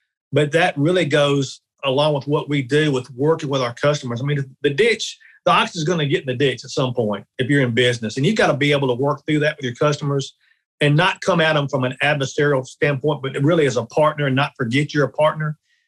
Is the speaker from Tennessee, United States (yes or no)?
yes; Memphis, Tennessee, United States; Well, it's crazy. I grew up in Memphis. And loved it, and went to Ole Miss.